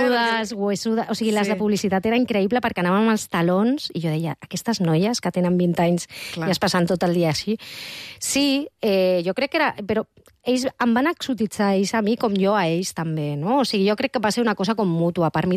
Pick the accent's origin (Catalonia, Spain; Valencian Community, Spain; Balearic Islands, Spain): Catalonia, Spain; Barcelona; són els meus pares, jo no, perquè jo he nascut a la Vall d'Hebron, o sigui, soc d'aquí, soc catalana